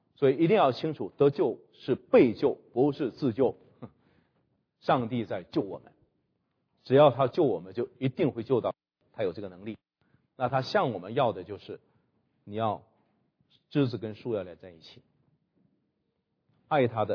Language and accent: Chinese; China; 这个叫做过我们中国人叫篡改圣旨啊！